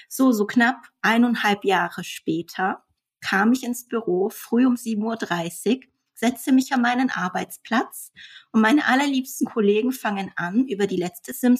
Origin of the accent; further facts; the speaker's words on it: Fürth, Bavaria, Germany; also born or lived in Nuremberg; Ich bin in Nürnberg geboren. Meine Eltern haben dann in Fürth ein Haus gebaut und da bin ich auch zur Schule gegangen.